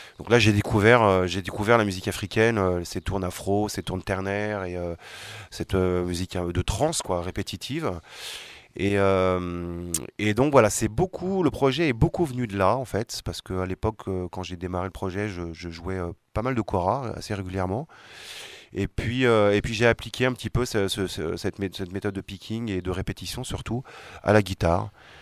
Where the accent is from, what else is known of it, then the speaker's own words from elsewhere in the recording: Lyon, Auvergne-Rhône-Alpes, France; Moi, je suis de Lyon.